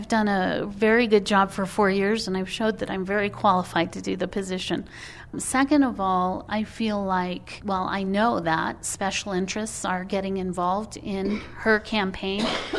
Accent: New Mexico, United States; I'm a 12th generation New Mexican, and my dad was born and raised in Borales, and I was actually went to Del Norte High School and lived in that area my whole life.

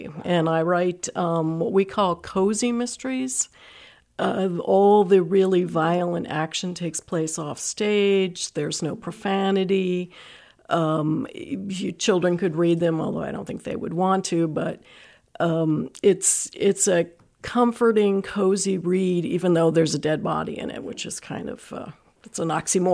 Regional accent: New Jersey, United States; moved away as an adult; now in Michigan, United States; No, actually, I'm from New Jersey, but we've been here in Michigan for 16 years now.

